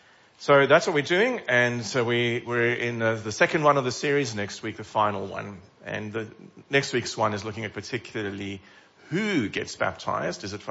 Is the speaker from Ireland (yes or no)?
no; South Africa; Now, as a South African, I have also friends, and I know their stories.